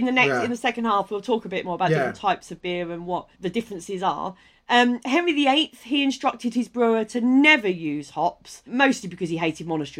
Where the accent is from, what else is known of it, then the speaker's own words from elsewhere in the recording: South East England, United Kingdom; I grew up in Kent.